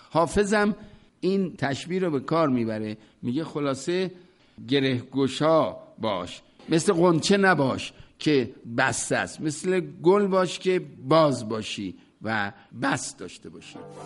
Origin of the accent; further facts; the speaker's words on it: Iran; این تا دید ما ایرانی هستیم و فارسی صحبت میکنیم